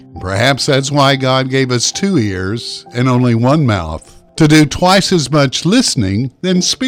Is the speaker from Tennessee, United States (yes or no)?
yes; Oak Ridge, Tennessee, United States; Years ago, when I was growing up in Oak Ridge